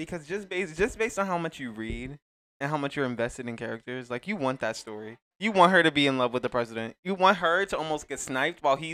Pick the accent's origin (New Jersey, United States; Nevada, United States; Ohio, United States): New Jersey, United States; Elizabeth; I'm an English major. I'm from Elizabeth, New Jersey.